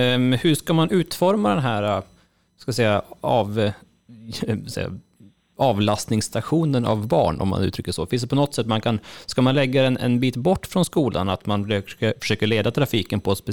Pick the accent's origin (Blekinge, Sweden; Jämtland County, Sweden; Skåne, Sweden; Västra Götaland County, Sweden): Jämtland County, Sweden; Frösön; Precis, jag är uppvuxen på Frösön